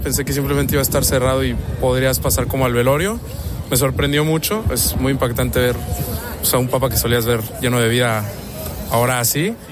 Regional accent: Mexico; now in Spain; De México.

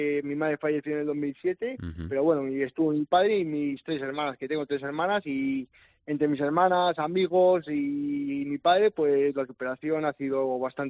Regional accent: Castile and León, Spain; yo era, vengo de un pueblo de Valladolid, un pueblito pequeño, y mi futuro era la agricultura

